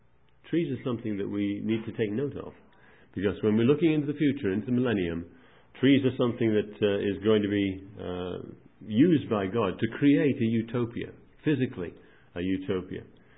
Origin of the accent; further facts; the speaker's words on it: Wales, United Kingdom; I mean, we're from South Wales